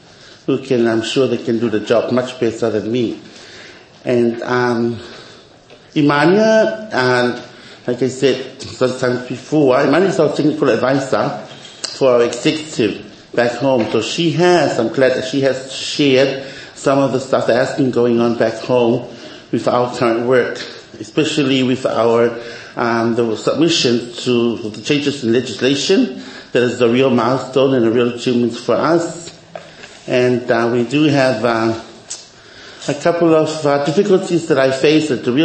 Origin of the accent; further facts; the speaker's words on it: Samoa; Because back home, when I've been born and raised in Samoa